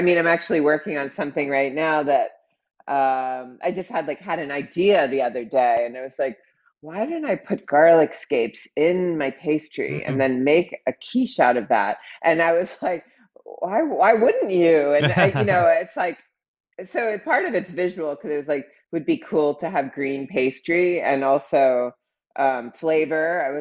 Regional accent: Pennsylvania, United States; Outside of Philadelphia.

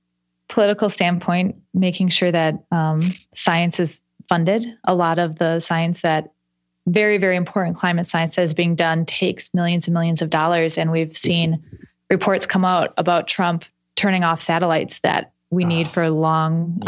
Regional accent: Minnesota, United States; Yes, but I feel as a Minnesotan, I feel extremely uncomfortable asking for it.

